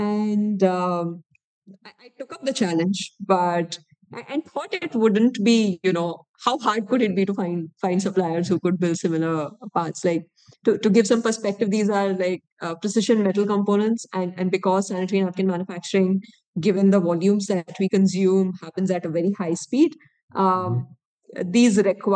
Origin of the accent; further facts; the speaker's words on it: Gwalior, Madhya Pradesh, India; also born or lived in Bangalore / Hyderabad / Goa; now in Mumbai, India; So I come from Gwalior. That's where I was born and brought up. But after I graduated, I've sort of lived in different cities. Started in Bangalore, then Hyderabad, then Goa.